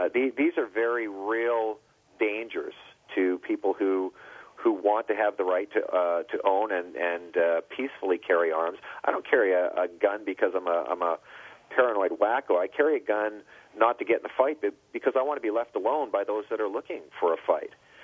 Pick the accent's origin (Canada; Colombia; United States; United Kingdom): Canada; moved away as an adult; I'm actually a Canadian who had to flee a country that, in my mind, has draconian gun laws